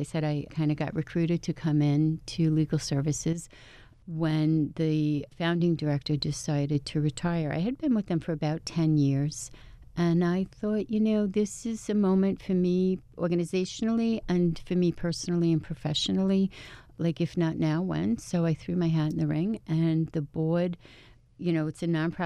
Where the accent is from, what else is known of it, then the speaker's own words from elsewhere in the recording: New York, United States; So I am one of 15 kids, born and raised on Long Island.